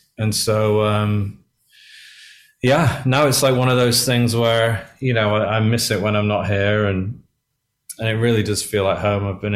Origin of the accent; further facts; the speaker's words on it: England, United Kingdom; now in New York, United States; And, you know, obviously I'm English, so it's like an adopted home for me.